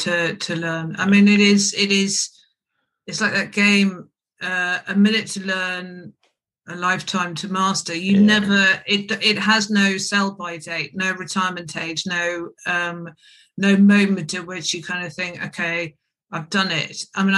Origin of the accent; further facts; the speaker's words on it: London, United Kingdom; also born or lived in Scotland; I was born in London, mother Scottish from Lanarkshire, father English from Gloucester, Gloucestershire, Forest of Dean. And so I sort of grew up half and half, urban, half rural. We were up in Scotland as much as we were down in London.